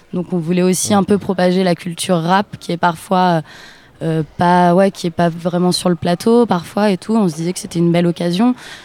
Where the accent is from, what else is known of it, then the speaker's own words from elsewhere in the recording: Paris, Île-de-France, France; parce que moi, je viens de Paris, par exemple.